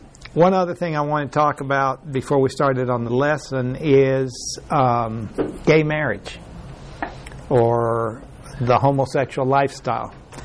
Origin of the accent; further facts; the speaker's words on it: Mexico; I was raised in Mexico. And in Mexico, we were not citizens of Mexico. We were residents, but not citizens.